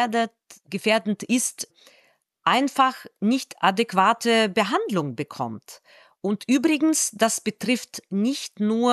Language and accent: German; Ukraine; German is a second language; now in Germany; Na, ich spreche mit Akzent, ich komme aus der Ukraine, ich lebe hier, ich gehe arbeiten.